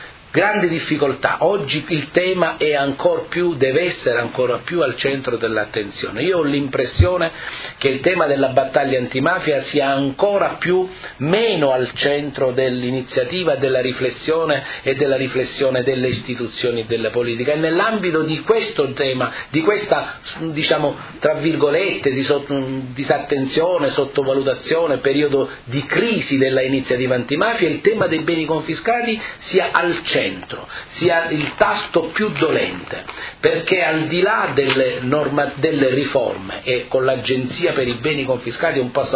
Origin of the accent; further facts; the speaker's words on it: Lecce, Apulia, Italy; Sì, io sono di Lecce, l'inglese lo so parlare poco